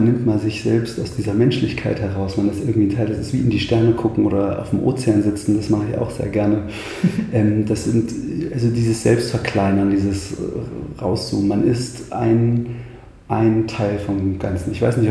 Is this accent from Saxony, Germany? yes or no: no; Thuringia, Germany; Ich bin ein Waldkind, vielleicht das zunächst. Ich komme aus dem Eichsfeld, aus der Mitte Thüringens, beziehungsweise aus dem Norden Thüringens, Mitte Deutschlands, unterm Harz. Bin im Wald groß geworden, viel draußen.